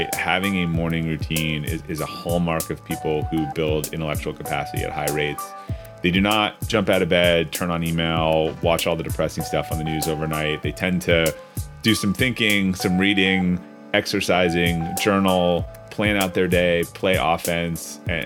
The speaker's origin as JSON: {"language": "English", "town": "Brookline", "region": "Massachusetts", "country": "United States", "tie": "born or raised there", "said": "I grew up outside of Boston, a town called Brookline, so right outside of Boston."}